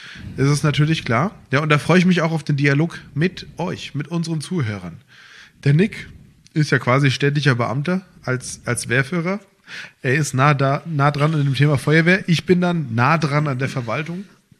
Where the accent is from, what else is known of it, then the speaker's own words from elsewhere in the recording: Rodgau, Hesse, Germany; Rottgau ist meine Heimat und hier fühle ich mich wohl